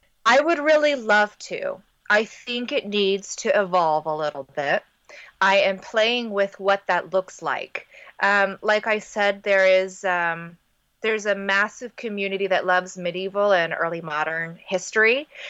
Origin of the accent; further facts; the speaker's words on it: United States; You know, I realize even as an American, just how terrible my understanding of it was.